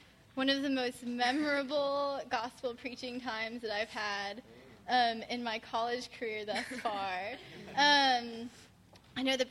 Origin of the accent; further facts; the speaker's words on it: Texas, United States; I'm from Texas. I'm a student from Texas.